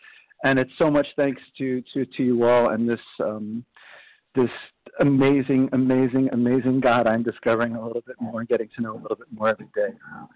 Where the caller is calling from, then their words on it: Paris, Île-de-France, France; I'm calling from Paris, France